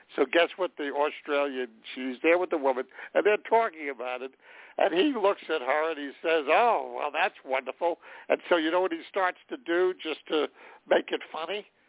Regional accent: New York City, New York, United States; And the truth of the matter is, I come from New York City.

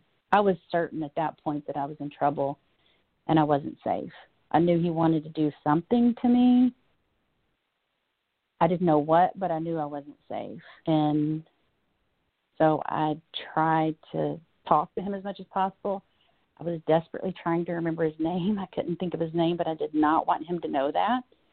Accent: United States; keep in mind, this is my hometown. I grew up here. I drove right by the street that my parents lived on at the time, where I grew up.

